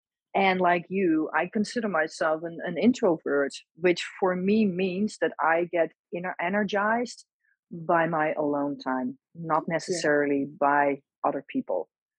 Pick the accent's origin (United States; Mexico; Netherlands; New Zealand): Netherlands; I grew up in Holland, and I grew up in a culture where nobody talked about this.